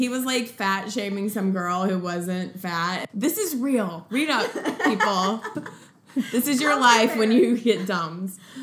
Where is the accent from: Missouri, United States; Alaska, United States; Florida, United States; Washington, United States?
Missouri, United States; St. Louis; We really hit it off right away because we're both from St. Louis. And we had this, like, Midwestern vibe.